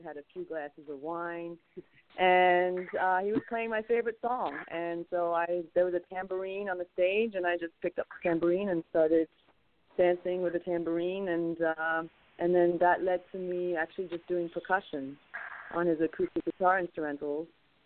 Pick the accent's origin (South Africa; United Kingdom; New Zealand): United Kingdom; England; also born or lived in France; now in United States; I'm originally from Europe. I was born in France, and I grew up in England before moving here to the States.